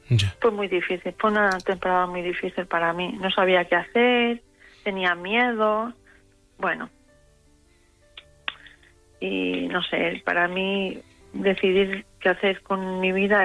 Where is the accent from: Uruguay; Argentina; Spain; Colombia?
Spain; Balearic Islands; Somos de Baleares, somos isleños.